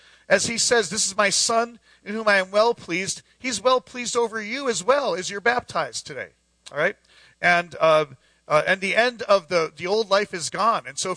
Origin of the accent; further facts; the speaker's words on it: Pennsylvania, United States; And so I said, I'm a pastor from Pennsylvania.